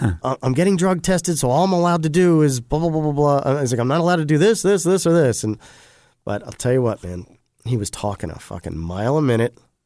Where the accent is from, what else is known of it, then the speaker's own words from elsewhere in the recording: Atlanta, Georgia, United States; And I said, hey, we're up from Atlanta.